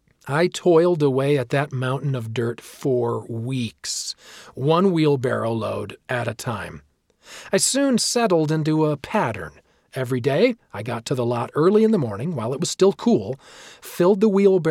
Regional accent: Orem, Utah, United States; When I was 13 years old and growing up in Orem, Utah, USA, my great-uncle Ash called and said he had a summer job for me.

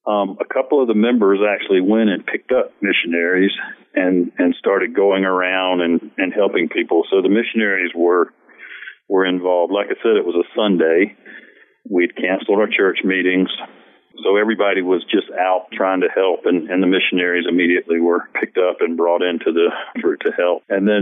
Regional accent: Columbia, South Carolina, United States; And I grew up in Columbia, and I grew up near these creeks that flooded.

